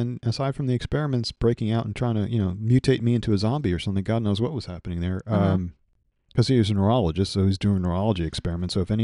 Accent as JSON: {"language": "English", "region": "New York", "country": "United States", "said": "On the east side? I was saying the east side. I'm a New Yorker."}